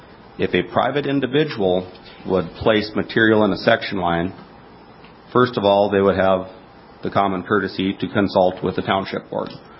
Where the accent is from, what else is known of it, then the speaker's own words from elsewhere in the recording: Cheyenne, North Dakota, United States; I'm from Cheyenne, which would be just south of here.